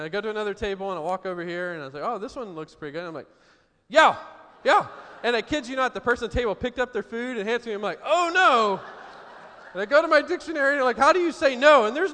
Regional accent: Houston, Texas, United States; and I'm from Houston. There's no winter

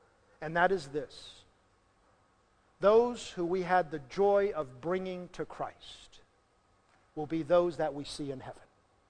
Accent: Kaohsiung, Taiwan; I was born and raised in Kaohsiung, in the southern part of the island.

